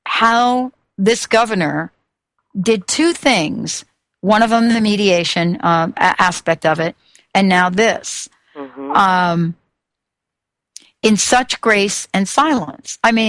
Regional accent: East Coast, United States; I grew up on the East Coast, certain perception about who we are.

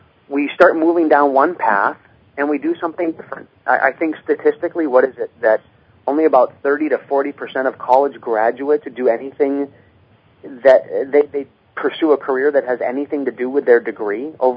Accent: Hawaii, United States; I'm from Hawaii, and what we say is we say, please forgive me.

